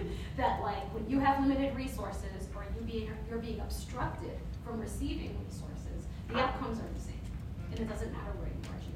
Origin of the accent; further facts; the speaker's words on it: Queens, New York, United States; When I came back to New York, and I'm from Queens, Hunter College, I'm from Queens.